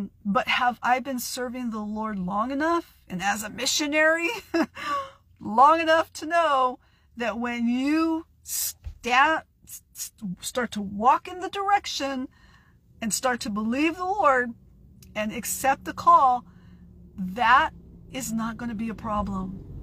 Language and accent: English; San Diego, California, United States; also born or lived in England; Because I'm from Southeast San Diego. Al is from Southeast San Diego. We know the lingo, okay? I may have been out of that lingo for quite a long time, being away overseas in England